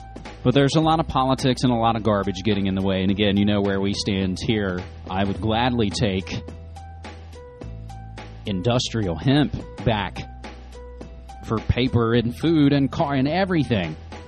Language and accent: English; Shepherdstown, West Virginia, United States; now in Portland, United States; And then to my home state of West Virginia. Again, my friends, this past week is pretty much fifth anniversary of moving here to Portland, Oregon from Shepherdstown, West Virginia.